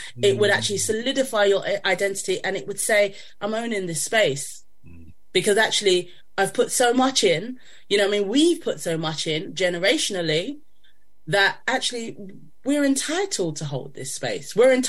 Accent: United Kingdom; I'm black, I'm British, but I'm also of a Caribbean upbringing.

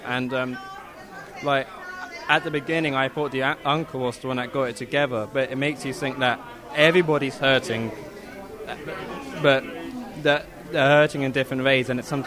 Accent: Balham, London, United Kingdom; I'm from Balham

